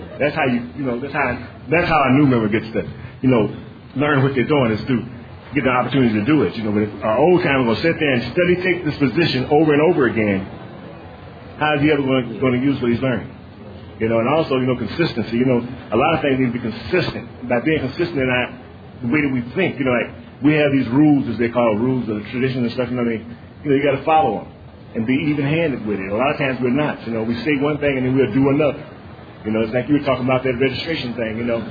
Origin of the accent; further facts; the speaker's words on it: Detroit, Michigan, United States; I'm an addict. … I'm from Detroit.